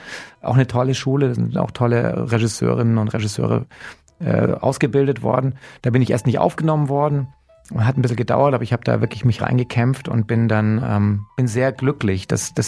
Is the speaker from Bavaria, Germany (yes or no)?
yes; Munich, Bavaria, Germany; Also ich bin halt ein Münchner und ich freue mich, wenn die Münchner Teams gut dastehen.